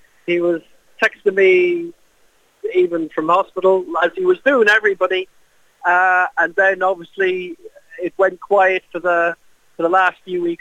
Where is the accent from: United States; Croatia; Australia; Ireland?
Ireland; Aglish, Munster; I'm from Aglish, which is obviously like a stone's throw away from Yall anyway.